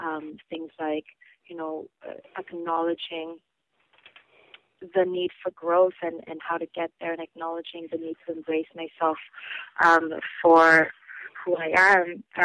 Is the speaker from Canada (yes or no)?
yes; Ontario, Canada; also born or lived in Korea; I was born in Korea, and I lived in, you know, more rural areas around Ontario when I was younger.